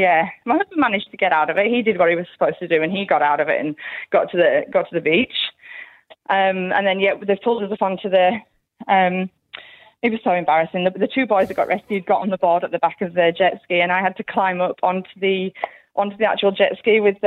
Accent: Huddersfield, Yorkshire and the Humber, United Kingdom; I'm actually from Huddersfield in West Yorkshire, from the UK.

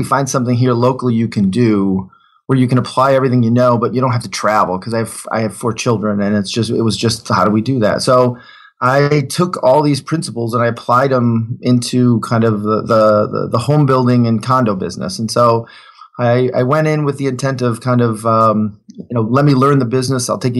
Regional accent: Detroit, Michigan, United States; I grew up in Detroit, and we had this thing called Big Junk Day

